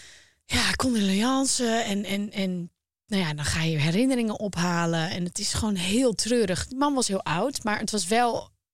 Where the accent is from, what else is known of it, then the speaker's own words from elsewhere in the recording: Volendam, North Holland, Netherlands; Ik kom uit Volendam, hè. Ja. Daar ben ik opgegroeid.